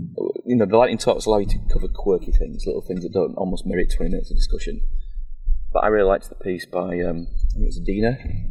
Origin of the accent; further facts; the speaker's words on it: United Kingdom; as a British person